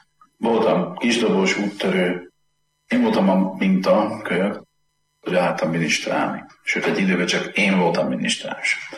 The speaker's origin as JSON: {"language": "Hungarian", "town": "Zalaudvarnok", "region": "Zala", "country": "Hungary", "tie": "born or raised there", "also_born_or_lived": "Zalaszentgrót", "said": "Én rendes paraszti származású ember vagyok. Szülővárosom Zalaszengót, mert csak ott volt szülő otthon. De én Zalaudvarnakon nőttem föl, és azt a helyet tartom szülőfalunknak. Csodálatos vidék, gyönyörűség"}